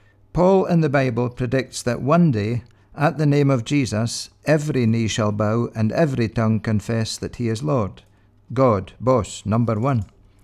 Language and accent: English; Fraserburgh, Scotland, United Kingdom; a man from my hometown of Fraserburgh